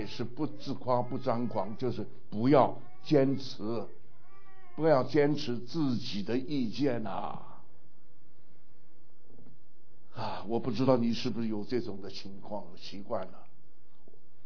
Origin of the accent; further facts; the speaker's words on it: China; moved away as an adult; now in United States; 我刚来美国的时候，正好是美国的感恩节，11月。那么那个时候我在一个小地方读书，整个镇就是我一个中国人啊。